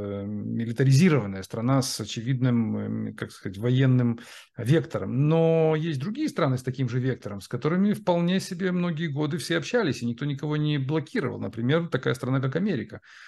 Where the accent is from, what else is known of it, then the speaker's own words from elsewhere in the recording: Ukraine; also born or lived in Russia; Ну, я жил и в России, я же из Украины сам. Я жил в Украине и в Херсоне миллион раз был, и в Крыму был.